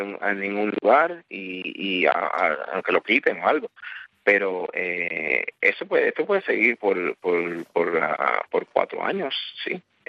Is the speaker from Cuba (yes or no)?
yes; Cuba; now in United States; yo vengo a veces yo vengo de otra cultura, yo vengo de Cuba